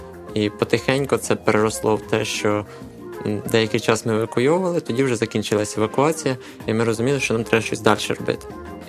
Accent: Vinnytsia Oblast, Ukraine; now in Kyiv, Ukraine; Я з Вінниччини, і там народився, там проживав, в Київ приїхав на роботу, на навчання.

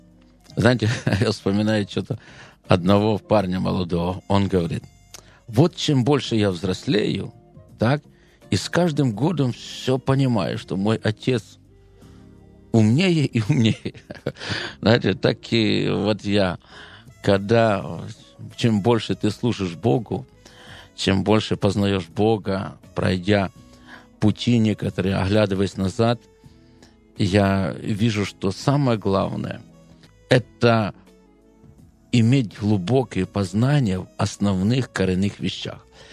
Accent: Ukraine; а я украинец, потому что я знал, моя здесь родина, моя здесь земля

